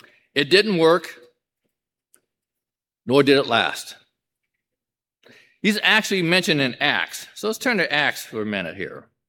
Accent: Le Center, Minnesota, United States; We come from Le Center, so it's a little bit further north.

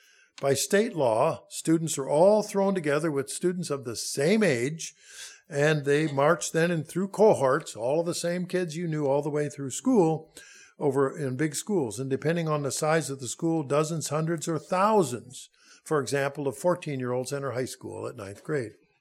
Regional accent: Silver Lake, Minnesota, United States; About 20 miles away from where I grew up in Silver Lake, Minnesota, that little town has the distinction of being the town in Minnesota with the most residents that were born locally.

